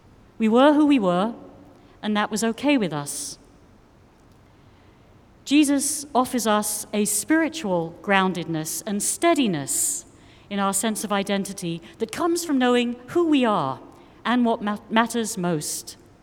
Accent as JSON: {"language": "English", "region": "England", "country": "United Kingdom", "tie": "born or raised there", "said": "The farming family I grew up in England taught me something for which I am to this day grateful."}